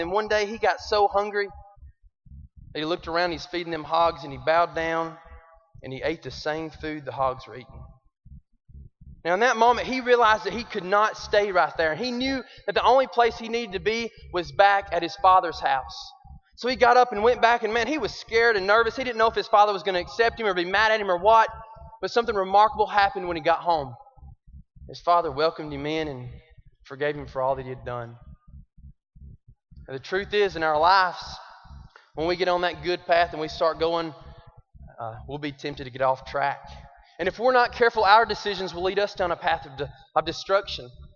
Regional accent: Alabama, United States; I am from Alabama.

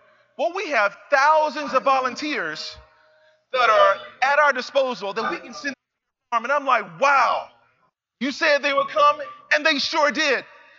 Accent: North Carolina, United States; I grew up in North Carolina, I grew up in a town that was surrounded by agriculture

